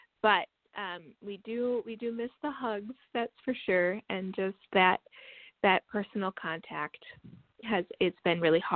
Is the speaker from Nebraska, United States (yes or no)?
no; La Crosse, Wisconsin, United States; now in Madison, United States; I am from Wisconsin. I am from La Crosse, Wisconsin, which is on the south side of the state.